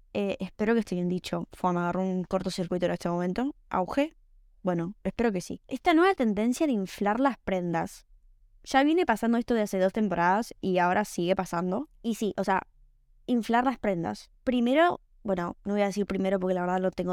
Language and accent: Spanish; Argentina; now in Barcelona, Spain; me cambié de país, ahora vivo, antes era, bueno, soy de Argentina y me vine para Barcelona